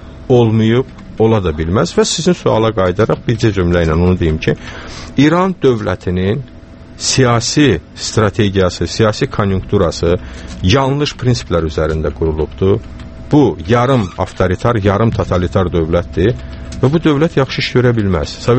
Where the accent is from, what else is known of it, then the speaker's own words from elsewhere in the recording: Quba, Quba District, Azerbaijan; Dedim, yaxşı, mən Azərbaycanlıyam. Dedi, Bakı. Dedim, bəli. Quba. Bəli.